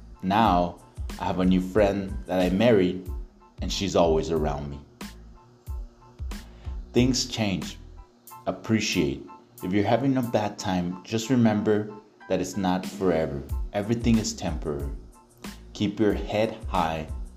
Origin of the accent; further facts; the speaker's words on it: El Paso, Texas, United States; I remember walking in my hometown of El Paso, specifically Horizon City.